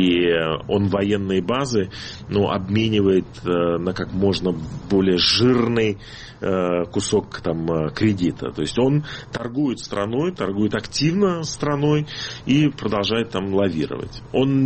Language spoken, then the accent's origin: Russian; Minsk, Belarus; Ну, это мой родной город. Я не могу плохо говорить о своем родном городе.